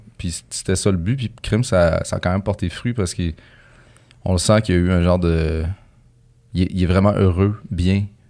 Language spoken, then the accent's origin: French; Montreal, Quebec, Canada; T'sais, on vient tout un peu de Rosemont et compagnie.